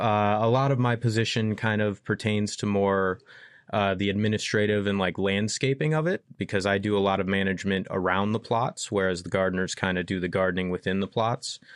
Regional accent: Michigan, United States; moved away; My first job was in Parks and Rec back in my hometown in Michigan.

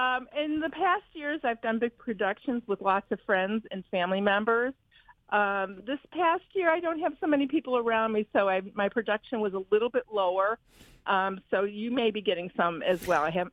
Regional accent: Buffalo, New York, United States; now in Alaska, United States; which in Alaska, there's not a lot of Italians here, but in my hometown of Buffalo, New York, there's many Italians there.

